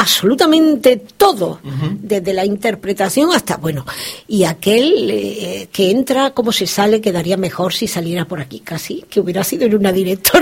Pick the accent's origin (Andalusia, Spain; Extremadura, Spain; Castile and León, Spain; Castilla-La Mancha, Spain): Andalusia, Spain; Granada; yo soy granadina